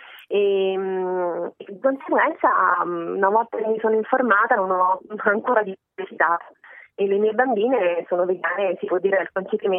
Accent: Salerno, Campania, Italy; sono di Salerno

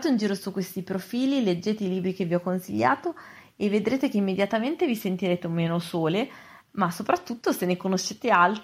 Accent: Milan, Lombardy, Italy; io sono di Milano.

